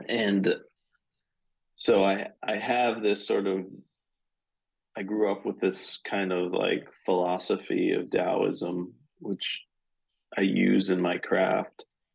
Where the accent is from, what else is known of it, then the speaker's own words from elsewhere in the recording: Canada; in my community growing up in Canada, there is a lot of Taiwanese and Hong Kongese people that have immigrated there. And we were a member of the community of those people